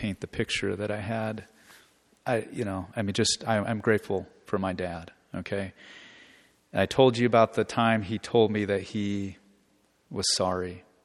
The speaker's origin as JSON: {"language": "English", "town": "Omaha", "region": "Nebraska", "country": "United States", "tie": "born or raised there", "said": "They lived up in Omaha. I grew up in the Millard area."}